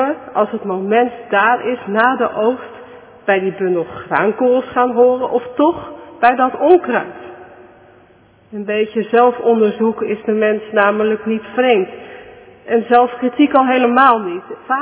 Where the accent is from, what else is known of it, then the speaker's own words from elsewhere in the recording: Zutphen, Gelderland, Netherlands; Het is in Zutphen, waar ik vandaan kom, altijd in de zomer en in de lente aan de orde van de dag.